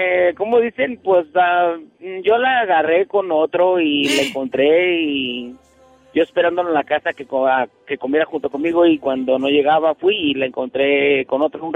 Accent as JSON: {"language": "Spanish", "region": "Chihuahua", "country": "Mexico", "said": "Soy de Chihuahua."}